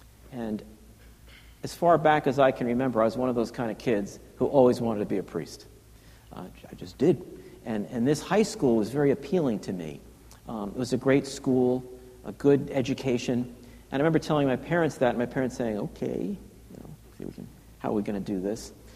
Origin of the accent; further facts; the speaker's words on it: Yonkers, New York, United States; I grew up in Yonkers. And in my neighborhood, where I grew up, many of us went to school at the local parochial high school.